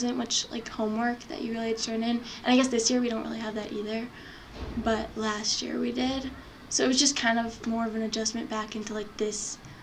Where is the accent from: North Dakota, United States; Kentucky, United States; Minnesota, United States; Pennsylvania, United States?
Minnesota, United States; I grew up in Minnesota. I've lived here my whole life, so I really only knew about Minnesota.